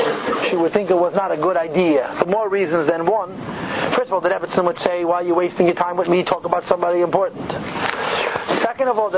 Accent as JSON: {"language": "English", "town": "Crown Heights", "region": "New York", "country": "United States", "tie": "born or raised there", "said": "I grew up in Crown Heights. I've been around."}